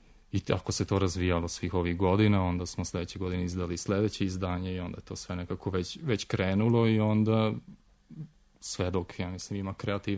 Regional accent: Serbia; Pošto dolazimo iz Srbije

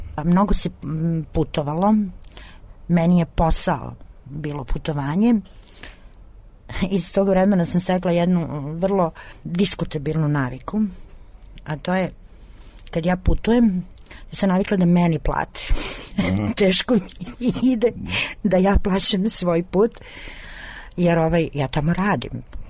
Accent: Kragujevac, Šumadija and Western Serbia, Serbia; pošto sam ja rodom iz Kragujevca, ti moji školski drugovi i drugarice tih 90-ih

